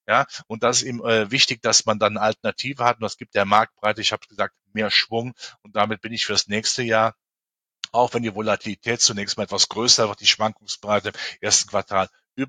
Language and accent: German; Germany; Auch in meinem Heimatland, in Deutschland